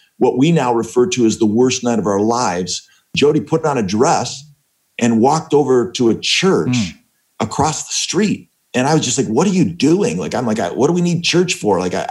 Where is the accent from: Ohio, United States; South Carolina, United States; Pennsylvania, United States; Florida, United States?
Ohio, United States; We grew up in Northeastern Ohio, but we kept our relationship going throughout college.